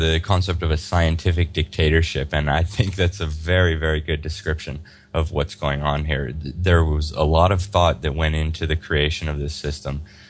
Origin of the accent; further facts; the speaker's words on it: United States; I come in as an outsider. I have, I wasn't raised in this system. I have a completely different perspective as an American.